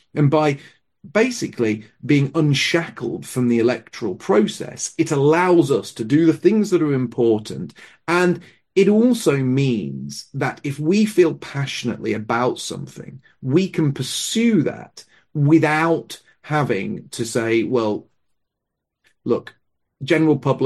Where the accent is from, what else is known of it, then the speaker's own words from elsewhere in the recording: United Kingdom; As a young man growing up in Britain, when England played Scotland, it was a big event.